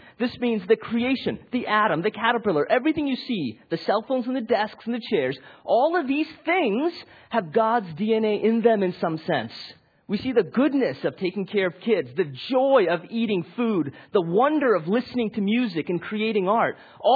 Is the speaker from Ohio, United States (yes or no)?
no; Chicago, Illinois, United States; I grew up in Chicago. My wife grew up in Chicago.